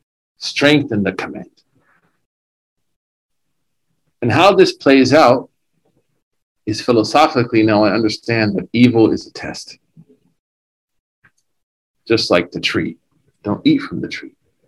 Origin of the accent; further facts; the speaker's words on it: Oklahoma, United States; I'm just from Oklahoma. Simple grandson of farmers.